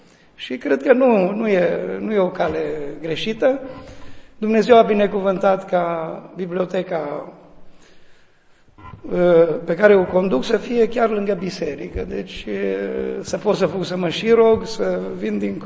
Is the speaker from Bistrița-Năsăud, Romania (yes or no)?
yes; Bistrița-Năsăud, Romania; Noi mergeam, noi năsăudeni, eu sunt de lângă Năsăud